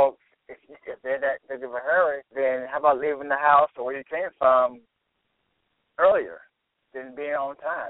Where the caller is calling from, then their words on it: Arkansas, United States; Arkansas.